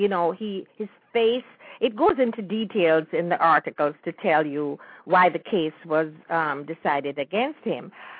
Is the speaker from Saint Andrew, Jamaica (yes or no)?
no; Kingston, Jamaica; You know, we are from the Kingston area are very familiar, not with the estate itself, but the Hope area.